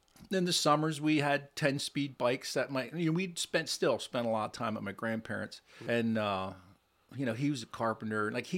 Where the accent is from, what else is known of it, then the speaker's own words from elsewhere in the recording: Lebanon, United States; So I was born here in Lebanon. We lived on Fifth Street in Lebanon.